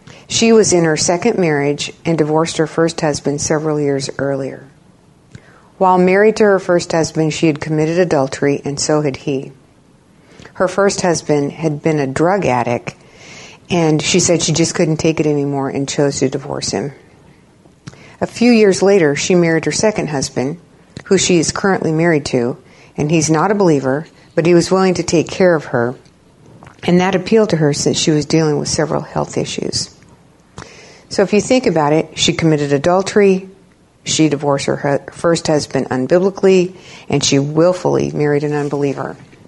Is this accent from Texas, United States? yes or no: yes; San Antonio, Texas, United States; I'm on the counseling staff here at Faith Church. I'm from San Antonio originally, and my husband and I moved here in December of 2001